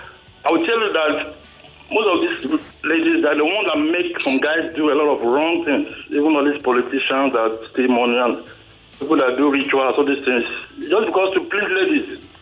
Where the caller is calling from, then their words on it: Mexico; calling from Mexico.